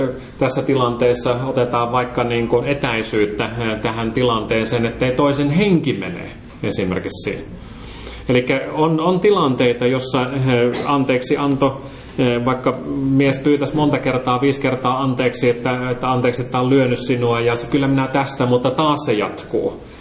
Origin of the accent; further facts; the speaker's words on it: Savo, Finland; niin kuin minä olen savolainen, niin vähän niin kuin diplomaattisemmin kertoa asioita.